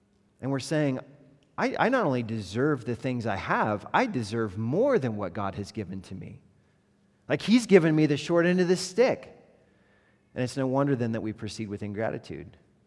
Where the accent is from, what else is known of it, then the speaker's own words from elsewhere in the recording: United States; As American, you know, Western people, urban people, progressive people